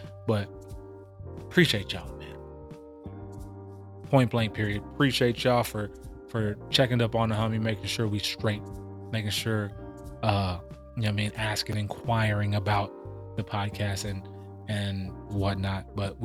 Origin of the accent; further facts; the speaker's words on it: California, United States; And growing up in Cali, it's a annual thing.